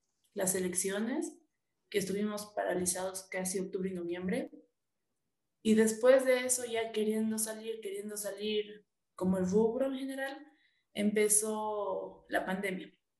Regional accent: Bolivia; provengo de Bolivia.

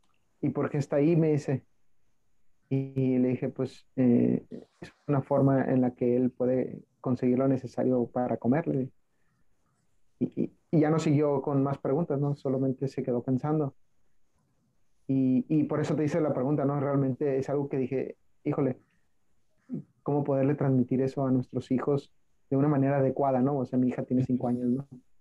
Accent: Mexico; iba conduciendo por el país de donde soy originario, México

